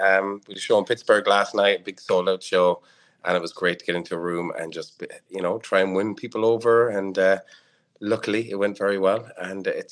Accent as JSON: {"language": "English", "town": "Cork", "region": "Munster", "country": "Ireland", "said": "I'm a musician from Cork in Ireland."}